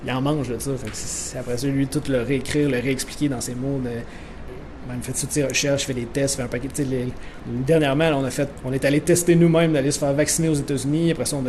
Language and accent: French; Quebec City, Quebec, Canada; Mettons, moi, je viens de Québec